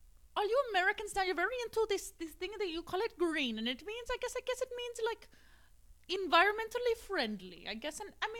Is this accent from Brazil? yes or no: yes; Brazil; All my time growing up in Brazil, I had never heard of such a thing as a book club.